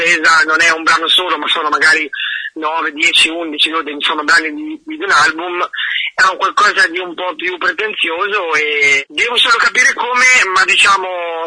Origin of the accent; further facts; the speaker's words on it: Pergola, Marche, Italy; tutti i motivetti delle campane della mia città natale, che è Pergola, prima di parlare